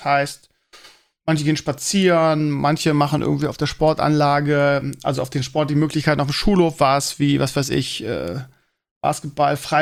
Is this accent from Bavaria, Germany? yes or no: no; Bremen, Germany; ich kannte die als Bremer vorher nicht